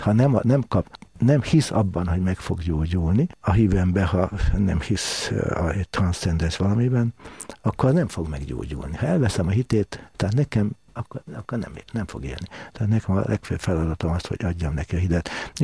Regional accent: Balatonszemes, Somogy, Hungary; also born or lived in Budapest; Gyerekkoromban Balatonszemesen éltünk, a háború alatt oda kerültünk, hát nem is volt lakásunk, társbéletben laktunk Budapesten

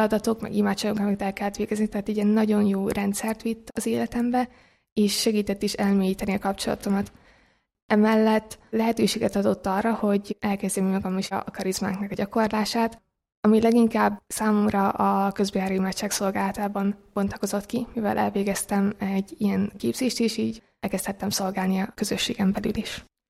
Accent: Kaposvár, Somogy, Hungary; born there; moved away as an adult; now in Budapest, Hungary; Kaposvaron erre annyira nem volt lehetőség, mivel ott születtem, és amikor felköltöztem Budapestre egyetemre

